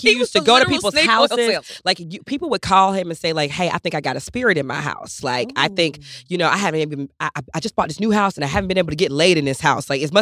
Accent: Georgia, United States; Because I'm from Georgia, so the story took place in Georgia.

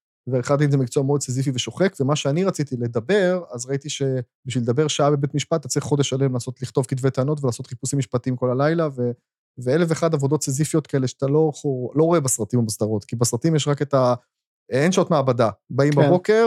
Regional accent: Haifa, Haifa District, Israel; אני הייתי בתור ילד פעם ראשונה בחיפה, ילד חיפאי בגיל 6, ברוממה

